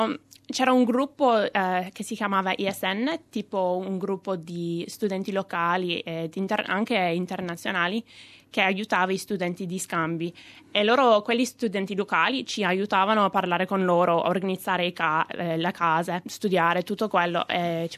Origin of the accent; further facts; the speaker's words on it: Australia; Italian is a second language; quando sono stata in Italia, ho detto sono australiana